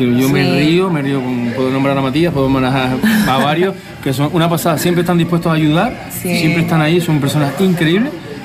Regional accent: Canary Islands, Spain; venimos de Tenerife

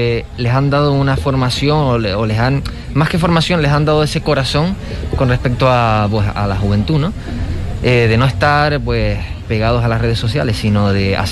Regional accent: Tenerife, Canary Islands, Spain; Soy de Tenerife, pero vamos, quizás alguno me diga.

